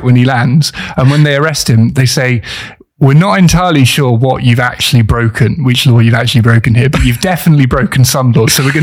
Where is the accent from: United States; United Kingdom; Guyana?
United Kingdom; South West England; it's probably because I'm posh and from the West Country